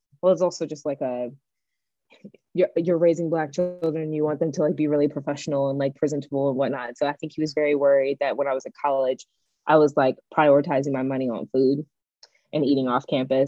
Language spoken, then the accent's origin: English; Memphis, Tennessee, United States; now in Los Angeles, United States; I think in Memphis, or just even growing up in the South in general, like you're kind of on like a constant hustle